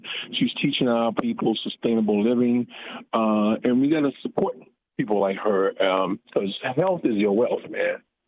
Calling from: Fort Washington, Maryland, United States; from Fort Washington.

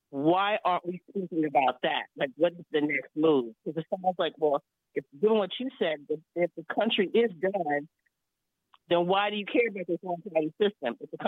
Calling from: District Heights, Maryland, United States; from District Heights.

